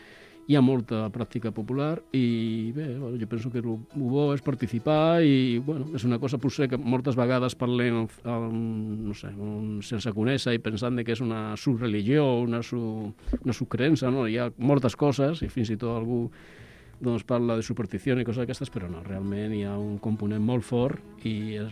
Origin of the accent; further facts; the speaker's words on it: Badalona, Catalonia, Spain; Sí, soc badaloní.